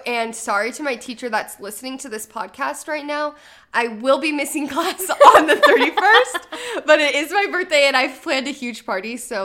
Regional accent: Arizona, United States; True. I'm Arizona.

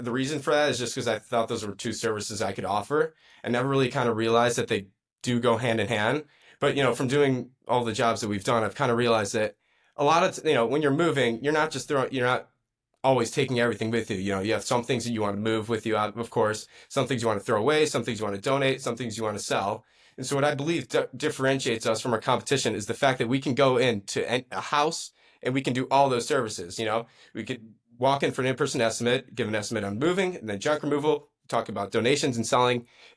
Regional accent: Highland Park, Illinois, United States; I'm from Highland Park, Illinois. It's about a half hour from Chicago.

